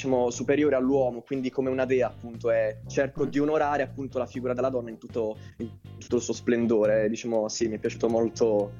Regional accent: Trani, Apulia, Italy; O di Trani, in Puglia.

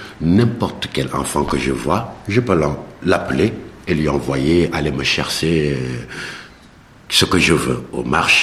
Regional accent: Senegal; moved away as an adult; now in France; Je suis d'origine sénégalaise. Donc, je suis né et j'ai grandi au Sénégal. Si je vais plus loin, je dirais que je suis Peul. Un Peul qui est né au Sénégal et grandi là-bas. Donc j'ai suivi toute ma scolarité au Sénégal

